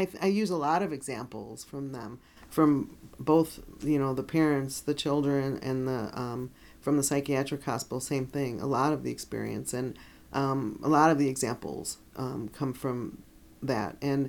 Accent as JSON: {"language": "English", "town": "Melrose Park", "region": "Illinois", "country": "United States", "tie": "born or raised there", "said": "and I grew up like near Melrose Park, you know, and so I wasn't sure about all the surrounding areas."}